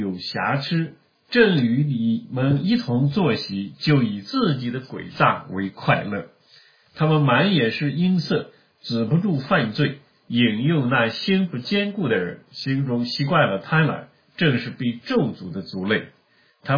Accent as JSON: {"language": "Chinese", "country": "China", "said": "如果我们从中国过来的话，我们在中国可以看得非常清楚，对吧？"}